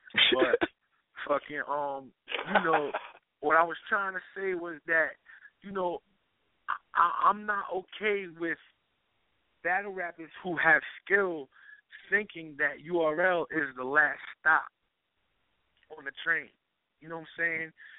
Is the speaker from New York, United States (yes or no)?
yes; New York, United States; I'm from the New York area.